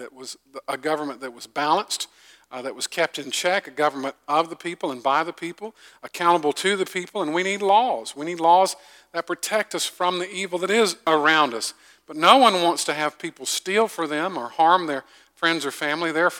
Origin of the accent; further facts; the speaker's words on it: Augusta, Georgia, United States; I grew up in Augusta, Georgia. I grew up in a town where there was definitely some racial divide